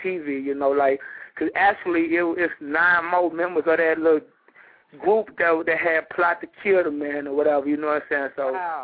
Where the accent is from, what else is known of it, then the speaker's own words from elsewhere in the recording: Arkansas, United States; No, I'm from Arkansas.